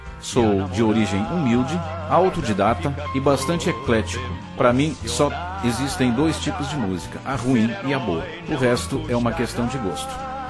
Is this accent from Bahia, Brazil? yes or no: no; Canguçu, Rio Grande do Sul, Brazil; Sou natural da cidade de Canguçu, que fica na região sul do estado do Rio Grande do Sul. Moro atualmente no interior do estado de Pernambuco.